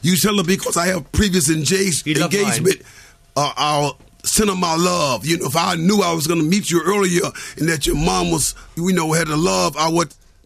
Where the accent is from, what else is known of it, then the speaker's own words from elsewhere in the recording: Chicago, Illinois, United States; I come from Chicago.